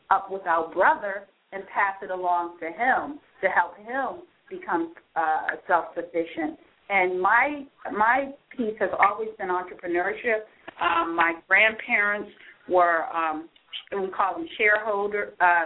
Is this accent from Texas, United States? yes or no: no; Baltimore, Maryland, United States; I grew up in East Baltimore, where you know it was as bad as East Baltimore is now. It was the same when I grew up on those streets.